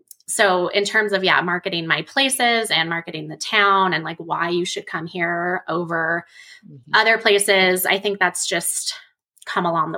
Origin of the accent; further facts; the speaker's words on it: Colorado, United States; I'm from Colorado, so I knew where I was going